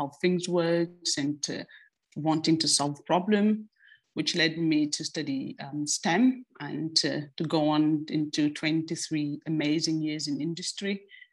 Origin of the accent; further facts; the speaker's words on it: Senegal; now in France; I'm a world citizen. I mean, I was born and raised in Senegal, but quite early I moved to France and discovered Europe, and which make me an Afropean